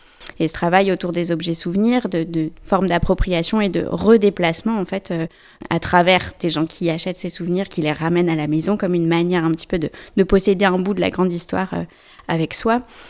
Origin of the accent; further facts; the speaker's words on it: Metz, Grand Est, France; born there; Je suis née à Metz en 1992 et j'ai fait mes études à Poitiers, à l'école d'art de Poitiers.